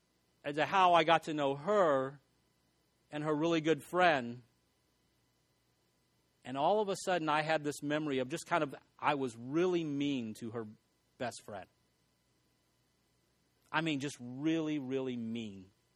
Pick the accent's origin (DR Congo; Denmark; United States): United States; El Paso, Texas; And I grew up in El Paso, Texas.